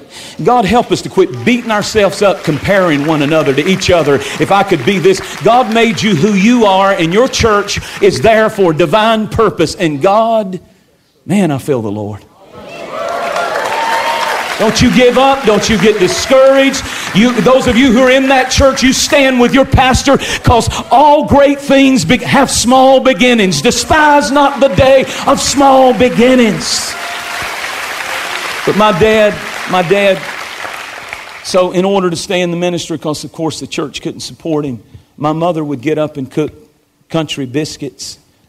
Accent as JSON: {"language": "English", "town": "Burlington", "region": "North Carolina", "country": "United States", "tie": "born there", "said": "I was born in Burlington, North Carolina."}